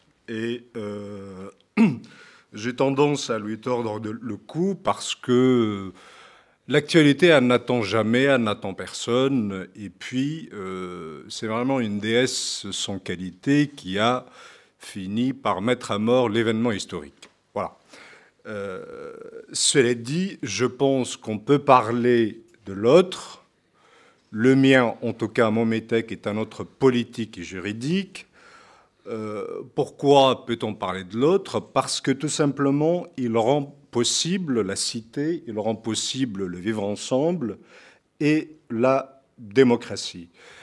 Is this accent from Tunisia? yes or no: yes; Tunisia; moved away as an adult; now in Paris, France; Donc, sachant qu'en Tunisie, nous sommes plutôt des Romains plutôt que Grecs, donc je n'avais pas la possibilité de poursuivre des études hellénistiques en Tunisie. Et du coup, voilà, j'ai décidé de venir à Paris